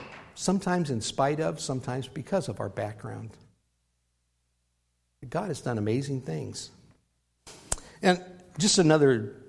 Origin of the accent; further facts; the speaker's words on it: Whittier, California, United States; I grew up here in Whittier, and my mom died when I was 10